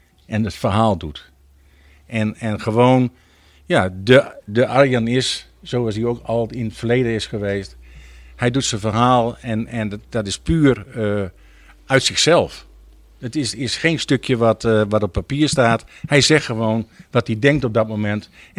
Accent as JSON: {"language": "Dutch", "town": "Bedum", "region": "Groningen", "country": "Netherlands", "said": "wat wil je nog meer als Bedum, als Bedummer, dat dit allemaal tegenover je wordt gezegd?"}